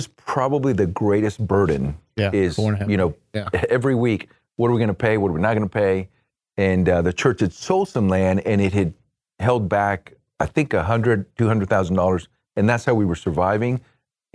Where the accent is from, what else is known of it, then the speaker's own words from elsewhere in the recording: Puerto Rico; born there; English is a second language; moved away; also born or lived in Central Florida; I was born in Puerto Rico, grew up Roman Catholic, went to Roman Catholic school.